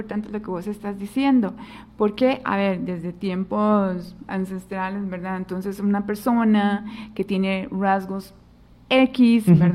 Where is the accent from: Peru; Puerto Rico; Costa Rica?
Costa Rica; lo que nosotros como ticos diríamos la serruchada de piso